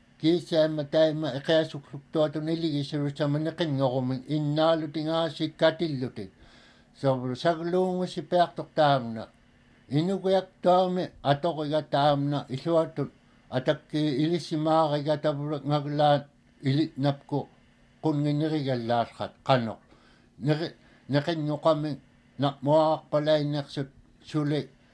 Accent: Unalaklik Creek, Alaska, United States; first language Inupiaq; also born or lived in Ayuk Island; My mother is from Sheelwick, and of course, I was born down in Ayuk Island and then raised up at Unalaklik Creek all my life.

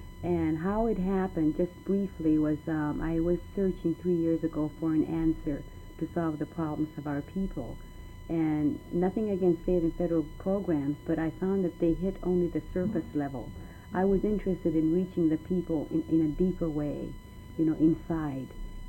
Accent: Barrow, Alaska, United States; the missionaries that are here right in my hometown. When I experienced this reality of Jesus Christ in Anchorage, it was not here, and I experienced it not in the church, but in my own home, in my bedroom, on my knees.

